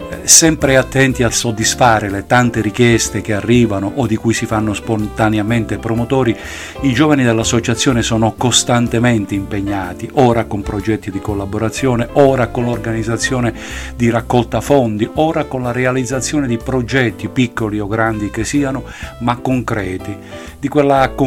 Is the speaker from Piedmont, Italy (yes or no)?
no; Calabria, Italy; dalla mia terra, la Calabria, in particolare da Cosenza